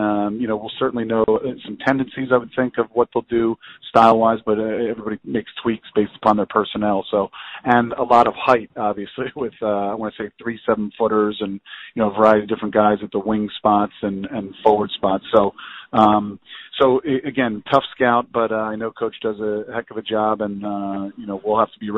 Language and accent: English; New Jersey, United States; and I'm from Jersey, so we kind of, like to say we get some toughness from Jersey.